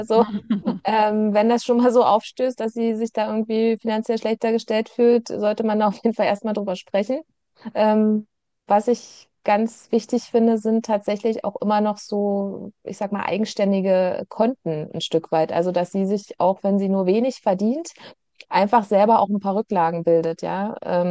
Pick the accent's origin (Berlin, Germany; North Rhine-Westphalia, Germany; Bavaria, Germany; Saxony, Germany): Berlin, Germany; bin auch selber tatsächlich in der Immobilie aufgewachsen in Berlin